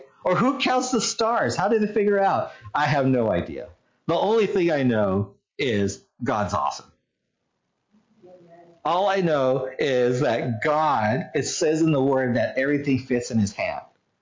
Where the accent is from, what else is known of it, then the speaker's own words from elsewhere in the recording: Australia; So in Australia, you see how I had an accent there because I'm Australian.